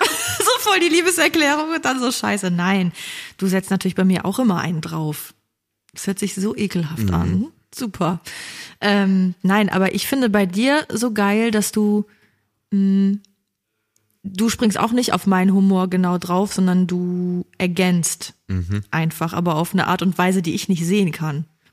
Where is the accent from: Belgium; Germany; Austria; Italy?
Germany; Viersen, North Rhine-Westphalia; also ich komme aus dem Rheinland. Nordrhein-Westfalen und ich komme aus Viersen.